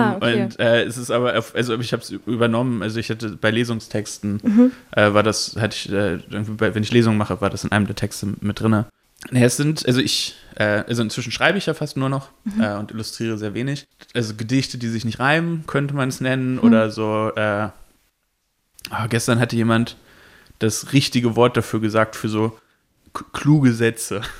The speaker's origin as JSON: {"language": "German", "town": "Salzgitter", "region": "Lower Saxony", "country": "Germany", "tie": "born or raised there", "said": "ich bin dann in Salzgitter groß geworden, ist in Südniedersachsen eine eher struktur- und sozial schwache Gegend, wo wenig kulturelles Angebot ist"}